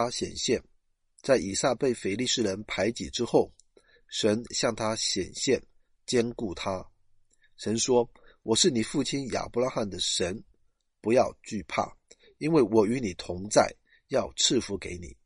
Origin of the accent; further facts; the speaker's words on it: China; 我们中国人有句话说，有其父必有其子